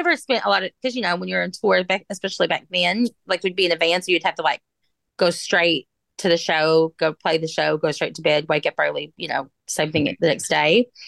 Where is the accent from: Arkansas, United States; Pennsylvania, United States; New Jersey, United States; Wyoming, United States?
Arkansas, United States; Judsonia; then they kind of left and they went to Searcy High School and I went to Riverview High School. So I grew up in Judsonia.